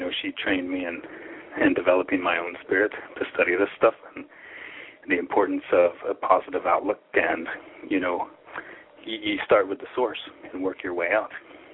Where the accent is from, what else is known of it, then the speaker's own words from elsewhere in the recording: Oklahoma, United States; moved away as an adult; now in Ireland; I'm originally from Oklahoma, and in the late 90s, I made a trip to Ireland, which was only supposed to be a short trip, and 14 years later, I'm still here.